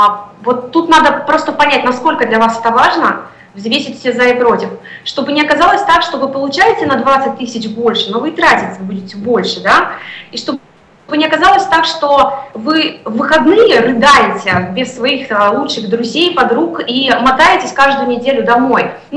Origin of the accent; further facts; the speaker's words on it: Urals, Russia; moved away as an adult; also born or lived in Saint Petersburg; now in Moscow, Russia; 4,5 года назад я переехала с Урала в Санкт-Петербург, проработала там год, и совершенно случайно для себя оказалась в Москве.